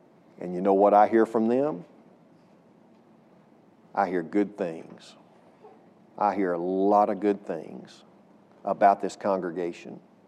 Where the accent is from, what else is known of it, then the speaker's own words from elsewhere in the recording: Cooper, Texas, United States; Well, he preached in my hometown of Cooper when I was brand spanking new back in the day.